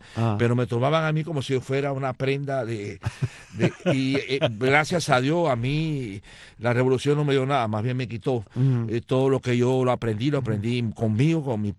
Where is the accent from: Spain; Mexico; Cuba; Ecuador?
Cuba; Havana; yo soy del centro de Habana